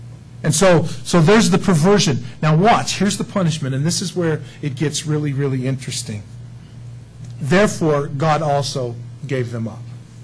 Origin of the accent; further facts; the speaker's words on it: San Diego, California, United States; growing up in San Diego, man, it was like the beach every weekend.